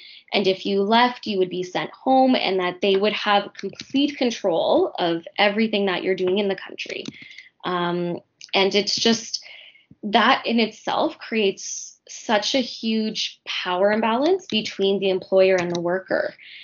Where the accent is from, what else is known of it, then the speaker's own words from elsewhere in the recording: Canada; I was lucky to be born and raised in Canada. My parents have been here for about 50 years.